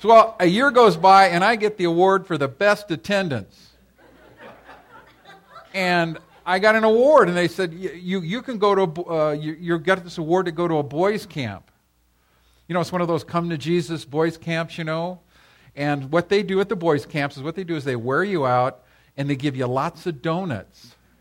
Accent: Costa Mesa, California, United States; I was raised in Costa Mesa, California.

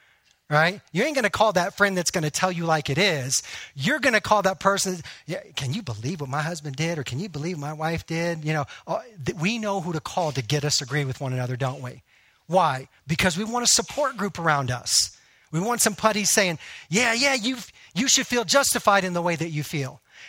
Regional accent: Texas, United States; when I grew up in Texas, we used to like to make tree forts all the time.

